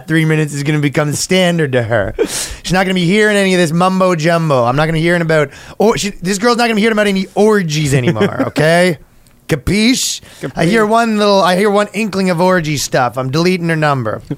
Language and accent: English; Canada; I'm Canadian. That's it.